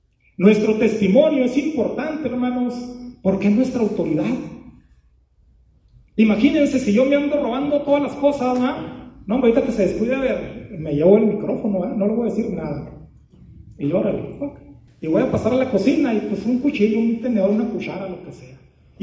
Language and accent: Spanish; Mexico; Y si de por sí, como cultura mexicana, somos reacios a la autoridad, y eso desde chiquitos, ¿eh?